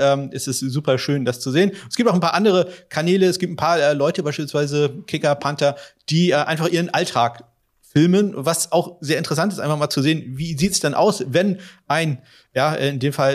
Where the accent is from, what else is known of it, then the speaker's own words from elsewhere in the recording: Germany; Ich bin da natürlich als Deutscher so ein bisschen außen vor